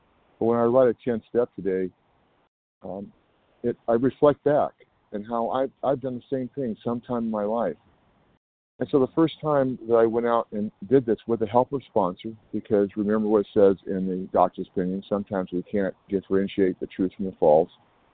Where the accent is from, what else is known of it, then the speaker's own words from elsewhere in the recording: California, United States; I'm from California, and I welcome all the new people on this call today.